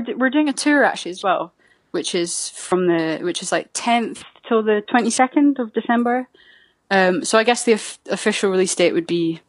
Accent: Perth, Scotland, United Kingdom; now in London, United Kingdom; I play tenor saxophone and I'm originally from Perth in Scotland.

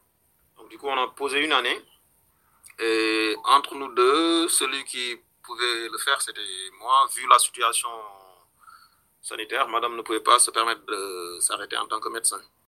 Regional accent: Senegal; Moi, je suis originaire du Sénégal.

